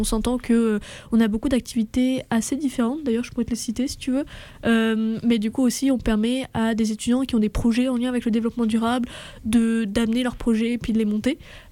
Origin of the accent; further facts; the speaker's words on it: France; now in Sherbrooke, Canada; je suis française, si on l'entend bien.